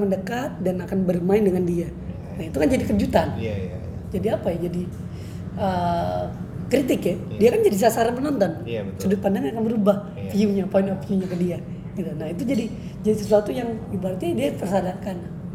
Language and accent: Indonesian; Cirebon, West Java, Indonesia; Dalam artian gue orang Cirebon gitu ya, dalam artian gitu, bukan rasis sih. Gue orang Cirebon namun gue punya tata cara sendiri gitu.